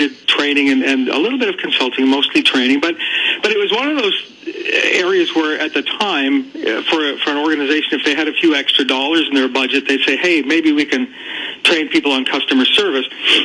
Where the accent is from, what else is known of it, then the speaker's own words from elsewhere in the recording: Houston, Texas, United States; also born or lived in New York; I grew up in Houston and in New York, and I can tell you it's very different from Houston being here.